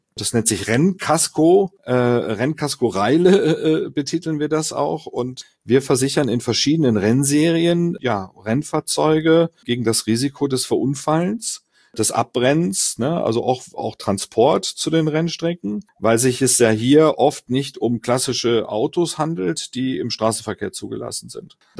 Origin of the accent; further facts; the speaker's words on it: Düsseldorf, North Rhine-Westphalia, Germany; now in Bramsche, Germany; gebürtig aus dem Rheinland, komme aus Düsseldorf. Das hört man vielleicht manchmal an meinem Singsang.